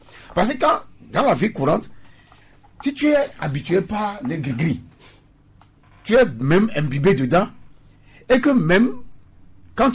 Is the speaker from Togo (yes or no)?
yes; Togo; Nous sommes Togolais et on est là.